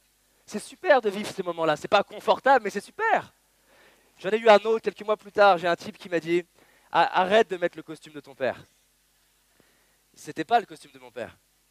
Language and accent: French; Lyon, Auvergne-Rhône-Alpes, France; J'étais à Lyon, j'ai grandi à Lyon, je prends le métro